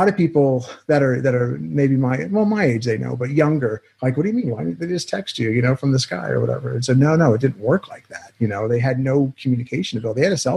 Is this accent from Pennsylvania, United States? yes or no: yes; Pennsylvania, United States; my parents I'm from Pennsylvania.